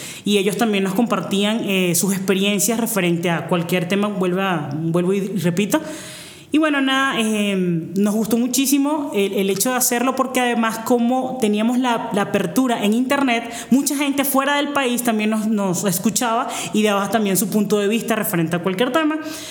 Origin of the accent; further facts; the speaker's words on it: Miranda, Venezuela; moved away as an adult; also born or lived in Zulia; now in Mexico; Yo soy de Venezuela. Yo nací en el estado Zulia, en el occidente de mi país, pero me crié en Miranda, muy cerquita de la capital de Venezuela.